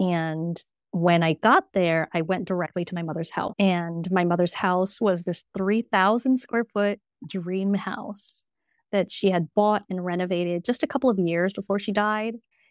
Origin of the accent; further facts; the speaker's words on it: New York, United States; moved away as an adult; also born or lived in London; now in Portugal; I am originally from New York. So that's the New York part. My mom was also a proud Chinese American New Yorker. And I also lived in London for 8 years.